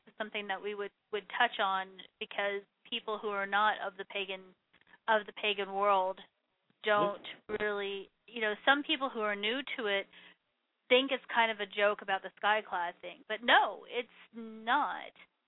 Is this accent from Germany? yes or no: yes; Germany; I was raised in Europe where we had, you know, in Germany on certain nights out of the week